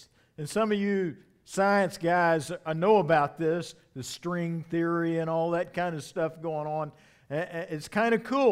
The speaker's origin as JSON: {"language": "English", "town": "Blanchard", "region": "Oklahoma", "country": "United States", "tie": "born or raised there", "said": "I grew up in Blanchard, Oklahoma, and there was this iconic teacher named Betty Lewis"}